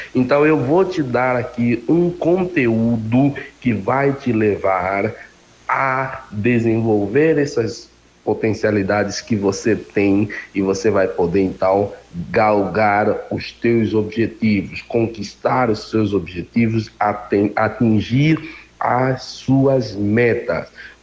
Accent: Angola; now in Brazil; Eu sou de Angola, como eu falei, eu vim de África

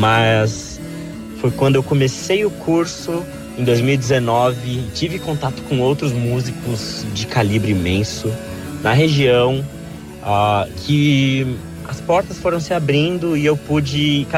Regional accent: São Paulo, Brazil; Meu início na música foi aos 5 anos em São Paulo, minha cidade natal

